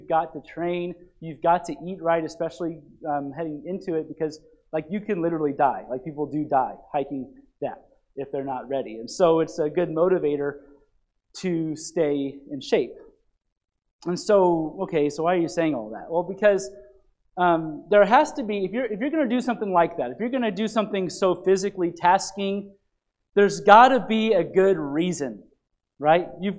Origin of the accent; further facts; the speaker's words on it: Arizona, United States; I'm from Arizona. I'm kind of a failure as an Arizonan for not having done that already.